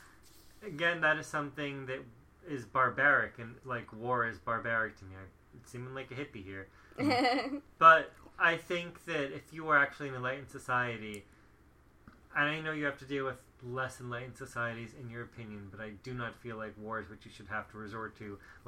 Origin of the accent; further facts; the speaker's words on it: United States; Yeah, as an American, I never felt more American than I did September 12th.